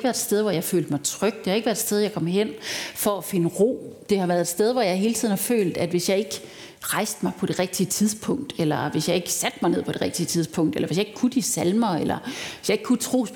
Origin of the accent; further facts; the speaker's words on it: Central Denmark Region, Denmark; Jeg er født og opvokset i en lille bitte vestjyllandsk landsby. Helt ude i det, jeg tror, hedder Bibelbæltet stadig. Og det var det. Det var et indremissionsk miljø.